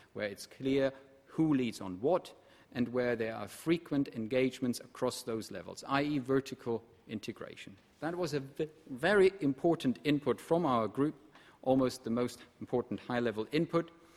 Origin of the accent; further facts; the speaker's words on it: Germany; English is a second language; the polar opposite of my home country, Germany